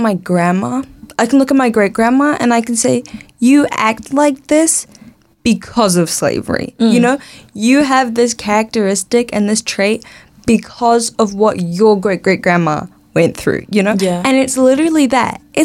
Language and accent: English; New Zealand; I think it was growing up in New Zealand especially